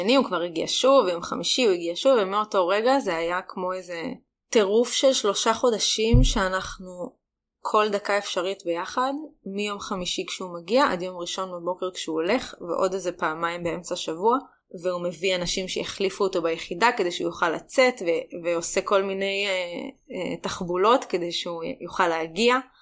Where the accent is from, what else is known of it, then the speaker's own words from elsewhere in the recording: Judea and Samaria Area, Israel; כשאני נוסעת הביתה להורים שלי, אני גם במקור, מי שלא יודע, מבקעת הירדן